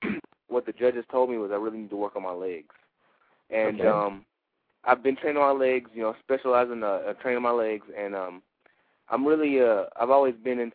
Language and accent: English; Houston, Texas, United States; I'm from Houston, Texas.